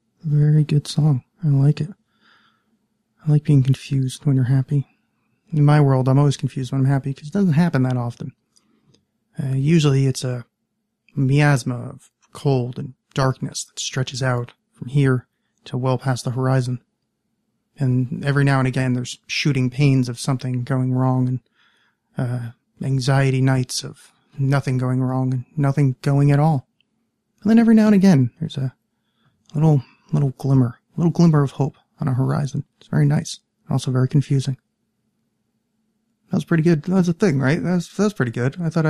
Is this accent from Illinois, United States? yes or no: no; New Jersey, United States; I didn't grow up in Paterson. I grew up outside of Paterson, but in Paterson. I went to school in Paterson. Well, Paterson adjacent.